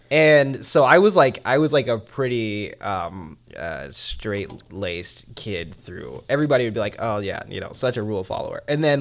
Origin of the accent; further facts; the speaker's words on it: Salt Lake City, Utah, United States; also born or lived in Philadelphia; I was born in Philadelphia. I grew up in Salt Lake City.